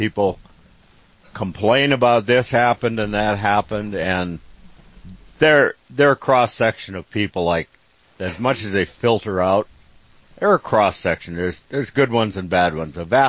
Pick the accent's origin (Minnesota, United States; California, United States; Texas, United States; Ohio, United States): Minnesota, United States; I'm from Minnesota.